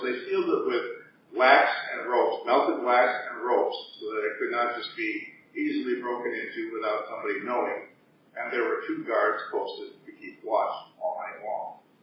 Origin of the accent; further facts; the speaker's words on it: United States; A lot of us don't like it because we're American.